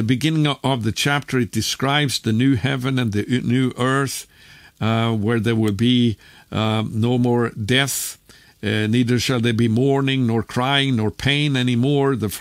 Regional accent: Sweden; English is a second language; especially in my home country of Sweden

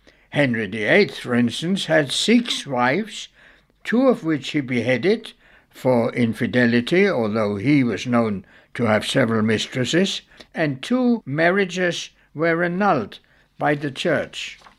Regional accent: United Kingdom; As a British subject, I allow myself to question whether this is applicable in the 21st century.

